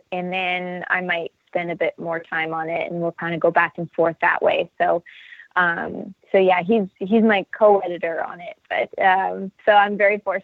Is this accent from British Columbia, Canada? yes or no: no; Windsor, Ontario, Canada; I'm from Windsor, Ontario, originally. So I grew up with a lot of Detroit influence in my background and in my blood.